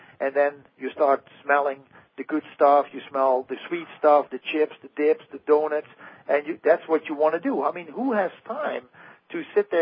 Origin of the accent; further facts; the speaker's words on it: Netherlands; and I'm from the Netherlands myself.